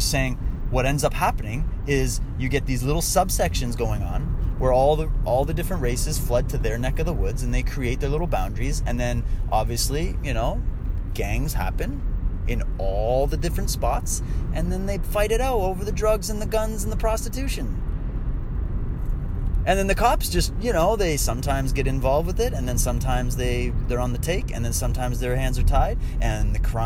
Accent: Toronto, Ontario, Canada; I come from a city called Toronto

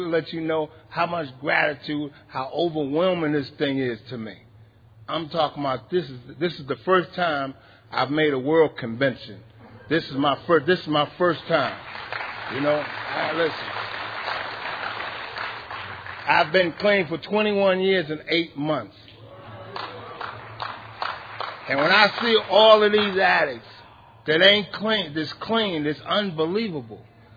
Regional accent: New York, United States; born there; I was born in Harlem, so Harlem don't look like San Diego.

